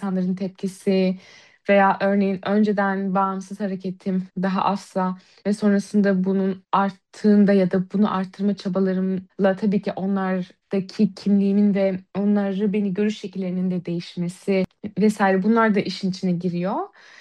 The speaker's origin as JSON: {"language": "Turkish", "region": "Istanbul", "country": "Turkey", "tie": "born or raised there", "said": "ben İstanbul'da yaşıyorum. Ben burada doğup büyüdüm"}